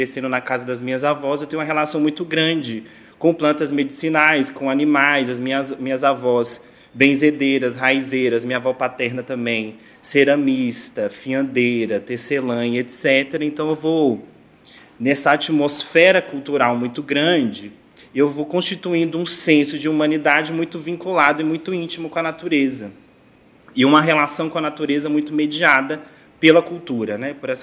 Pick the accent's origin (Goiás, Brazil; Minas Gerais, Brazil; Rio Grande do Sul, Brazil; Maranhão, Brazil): Minas Gerais, Brazil; also born or lived in São Paulo; de duas famílias rurais do norte de Minas, eu fui parido em São Paulo, só que eu nasci no Gerais, eu nasci no norte de Minas